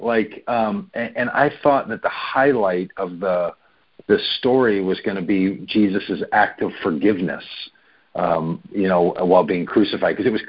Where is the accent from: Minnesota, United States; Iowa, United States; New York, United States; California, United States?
Minnesota, United States; Minneapolis; So I was raised here in the Twin Cities, Minneapolis and St. Paul area, in a family that didn't go to church at all ever.